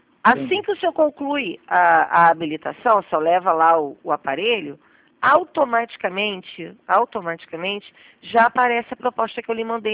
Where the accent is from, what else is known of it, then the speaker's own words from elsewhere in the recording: Rio de Janeiro, Brazil; Sou carioca, né? Só tem um sotaque de carioca mesmo.